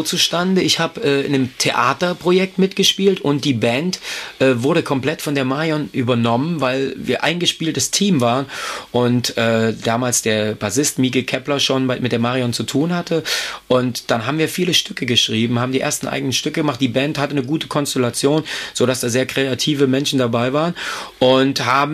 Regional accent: East Germany, Germany; ich komme also aus der DDR

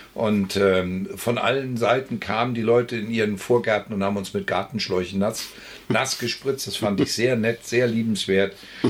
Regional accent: Osterholz-Scharmbeck, Lower Saxony, Germany; Ich bin in der Bonner Republik groß geworden, ich bin darin sozialisiert. Ich habe noch als kleines Kind Adenauer erlebt, als er bei uns auf der Eisenbahnstrecke am Bahnhof in Ostholz-Scharmbeck auftaucht

